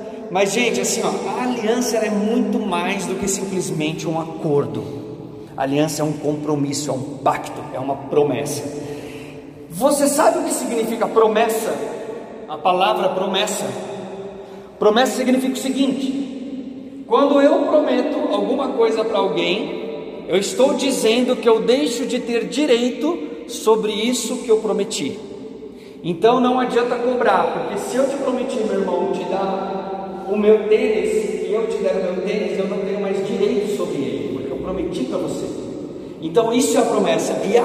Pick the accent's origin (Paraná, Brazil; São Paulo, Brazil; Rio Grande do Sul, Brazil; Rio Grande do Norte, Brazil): São Paulo, Brazil; Santo André; eu sou de Santo André, faço parte da comunidade Colo de Deus